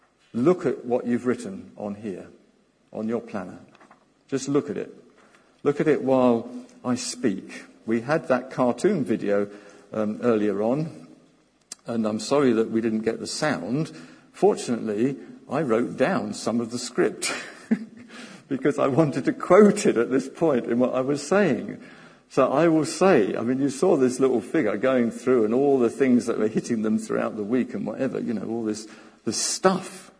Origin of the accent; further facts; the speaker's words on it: United Kingdom; I mean, sometimes we do feel a bit shy. We're British, for heaven's sake. We all feel that way.